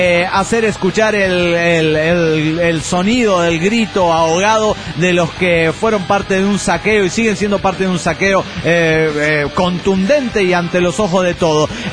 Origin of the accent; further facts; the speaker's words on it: Tarija, Bolivia; de Tarija, Bolivia.